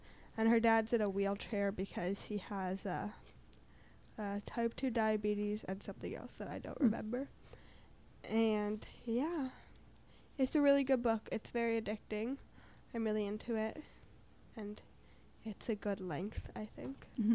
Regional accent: Hudson, New York, United States; I'm 13 and I'm from Hudson.

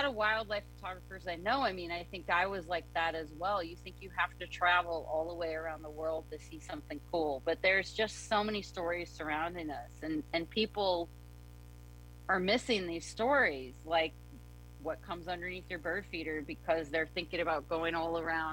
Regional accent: Kentucky, United States; also born or lived in New York City; I'm from Kentucky and I lived in New York City for 16 years. And when my husband and I got our place in the Catskills

